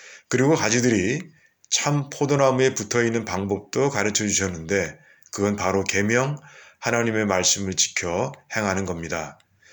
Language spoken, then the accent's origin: Korean; South Korea; 다른 나라에 여행 가서 그 나라 사람들 속에 섞여 있어도 내가 한국인이라는 사실은 변하지 않습니다.